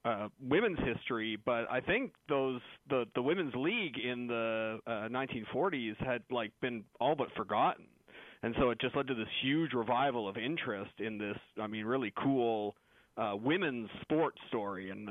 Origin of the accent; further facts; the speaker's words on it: Canada; now in United States; I'm not from here. I grew up in Canada